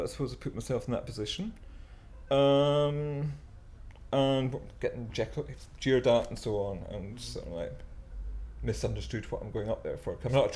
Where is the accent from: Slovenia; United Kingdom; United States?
United Kingdom; Scone, Scotland; I'm from Perthshire, Scotland. Grew up in a very large village called Scooton. It's really a satellite town of Perth. Though romantically, I think myself come from Logiamond, because that's where my mother's from.